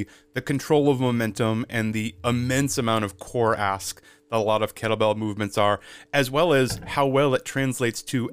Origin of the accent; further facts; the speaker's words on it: Massachusetts, United States; now in California, United States; I grew up near Boston, and from, it was like late October to April, it was actually illegal to park on the street overnight.